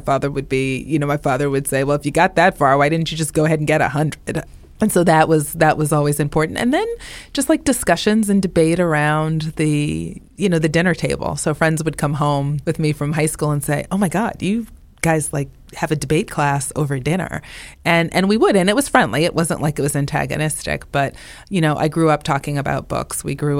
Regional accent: New England, United States; also born or lived in New York; now in Baltimore, United States; I grew up in New England and lived in New York for a time

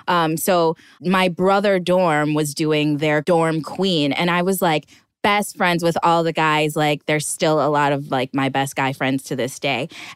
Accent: Minnesota, United States; also born or lived in South; because growing up in Minnesota, I was just Black. I knew that my skin was Black and everyone else's was white.

